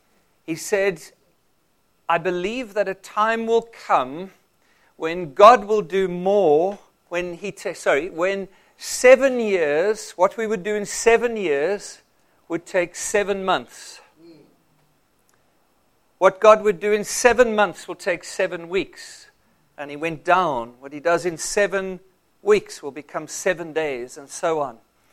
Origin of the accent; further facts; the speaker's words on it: South Africa; now in Dubai, United Arab Emirates; I'm not an Arab. I come from South Africa. I have been there all my life.